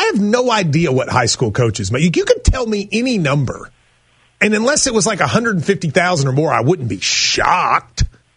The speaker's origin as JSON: {"language": "English", "region": "Kentucky", "country": "United States", "said": "I mean, we're not from like Orange County. I mean, we're from Middlesboro and Bullitt County."}